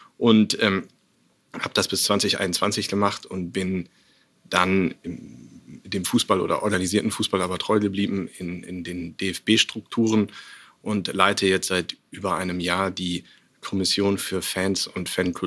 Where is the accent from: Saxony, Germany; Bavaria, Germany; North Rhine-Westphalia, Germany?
North Rhine-Westphalia, Germany; Aachen; born there; Ich bin gebürtiger Aachener, Vater von zwei Kindern, von Hause aus immer Fußballfan gewesen, komme aus einer fußballbegeisterten Familie.